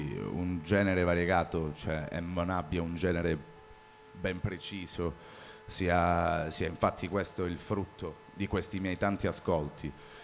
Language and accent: Italian; Calabria, Italy; perché io sono calabrese, per chi non fosse calabrese e per chi non fosse stricato prima, anche per l'accento, in ogni caso non sono di Bolzano, si può sentire.